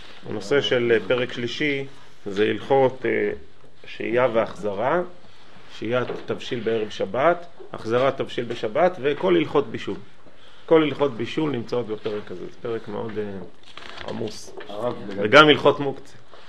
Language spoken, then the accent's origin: Hebrew; Alon Shvut, Judea and Samaria Area, Israel; אני גדלתי באלון שבות, היה צפירה